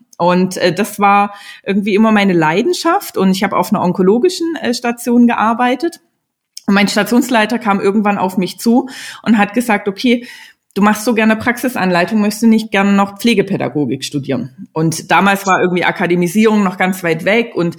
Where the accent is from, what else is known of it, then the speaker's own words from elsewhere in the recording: Dresden, Saxony, Germany; now in Berlin, Germany; dass ich unter der Woche Berlinerin bin und in Berlin lebe und am Wochenende in Dresden, in meiner Heimat.